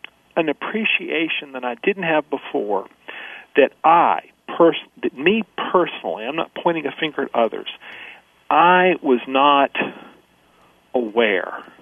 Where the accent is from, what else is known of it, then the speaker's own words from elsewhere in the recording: Mississippi, United States; You know, I was born in 1955. I'm from Mississippi. That's where I was born and raised.